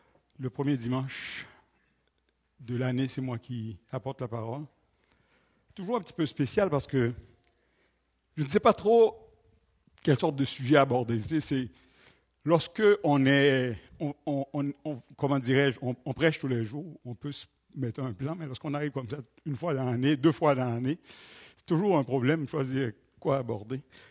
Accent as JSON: {"language": "French", "country": "Haiti", "moved": "yes", "said": "Plus de 40 ans que je suis parti d'Haïti."}